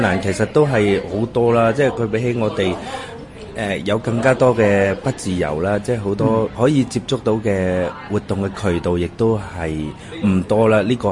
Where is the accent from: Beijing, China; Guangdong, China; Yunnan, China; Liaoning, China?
Guangdong, China; Guangzhou; 因為我自己以前都在廣州長大的。